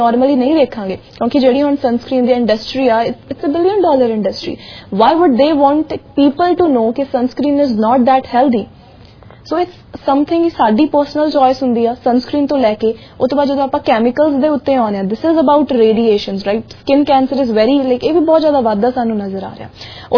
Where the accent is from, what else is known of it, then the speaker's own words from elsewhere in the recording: Punjab, India; ਜੇ ਮੈਂ north India ਦੀ ਗੱਲ ਕਰਾਂ, ਪੰਜਾਬ ਦੀ ਗੱਲ ਕਰਾਂ, ਤਾਂ ਰੋਟੀ ਅਸੀਂ ਖਾ ਕੇ ਵੱਡੇ ਹੋਏ ਹਾਂ ਵੀਟ ਦੀ